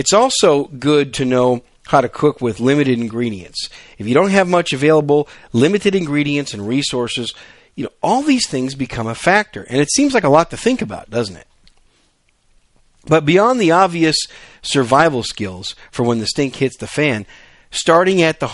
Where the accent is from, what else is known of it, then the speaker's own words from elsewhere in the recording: Wisconsin, United States; I grew up in Wisconsin up north. There's a lot of birchwood trees up there.